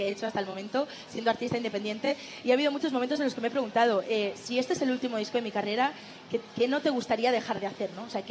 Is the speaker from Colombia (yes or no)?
no; Galicia, Spain; Sí hay un tema que me conecta directamente con mi tierra. Es el primer tema que he escrito en gallego